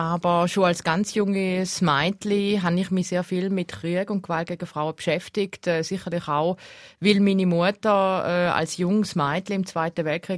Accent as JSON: {"language": "German", "region": "St. Gallen", "country": "Switzerland", "tie": "born or raised there", "said": "Also wir sind ja als Südtiroler in St. Gallen aufgewachsen"}